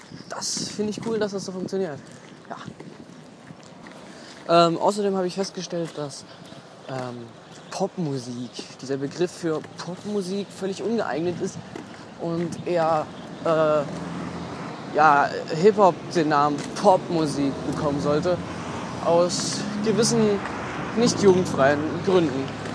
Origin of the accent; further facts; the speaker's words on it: East Germany, Germany; das kann ich sagen, weil ich komme aus dem Osten.